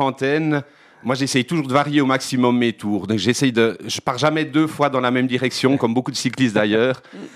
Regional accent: Fontenay, France; j'ai grandi à Fontenay

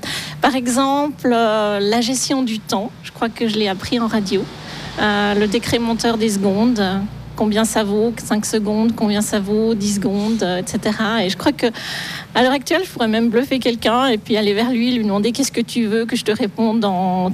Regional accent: Develier, Jura, Switzerland; moi, je ne suis pas française du tout. D'ailleurs … Je suis bourgeoise de Develier.

